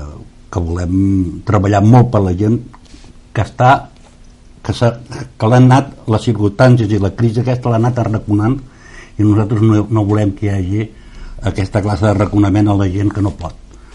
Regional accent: L'Escala, Catalonia, Spain; jo soc fill de l'Escala i he tornat, no fa gaire

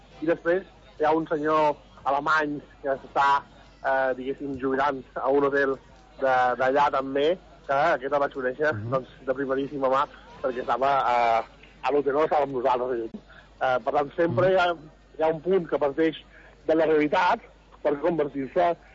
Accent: Balearic Islands, Spain; also born or lived in Lisbon, Portugal; jo vaig viure 4 anys a Lisboa, i amb el mar Mediterrani, perquè ja soc de Mallorca

